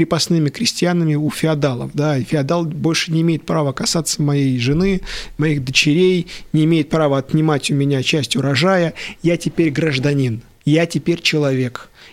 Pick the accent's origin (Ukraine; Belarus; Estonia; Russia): Estonia; вот я эстонец, на эстонском языке, да, мне не нужно быть, становиться русским, как это было при Советской России